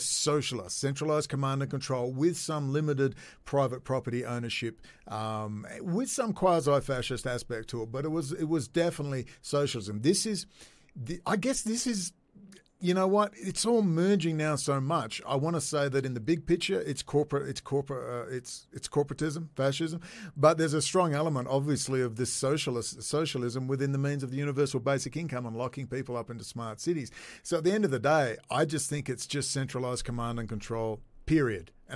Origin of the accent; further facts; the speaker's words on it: Australia; I'm from Australia. We're a barbarian nation, where we used to be.